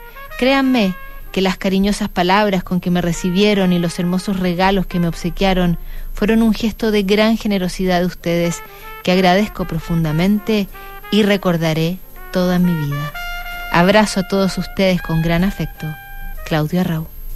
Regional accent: Chile; Como chileno y como artista, me siento orgulloso

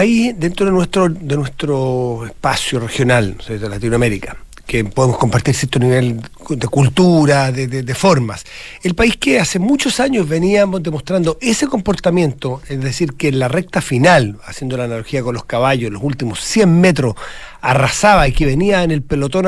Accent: Argentina; yo soy un ciudadano argentino

